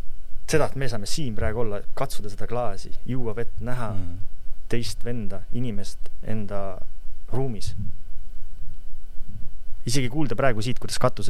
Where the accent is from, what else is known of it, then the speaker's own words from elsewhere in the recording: Surju, Pärnu County, Estonia; kuna ma olen pärit siis Pärnumaalt Surjust, metsa seest